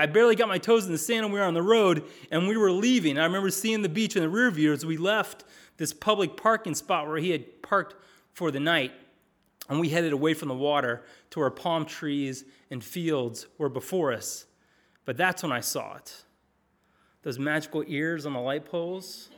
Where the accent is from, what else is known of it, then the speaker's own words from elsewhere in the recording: Ohio, United States; So I grew up in Southwest Ohio. I'm as Midwestern gets